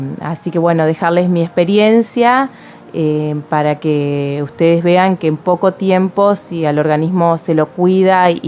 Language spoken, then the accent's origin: Spanish; Paraná, Entre Ríos, Argentina; Provengo de Paraná, Entre Ríos, tengo 31 años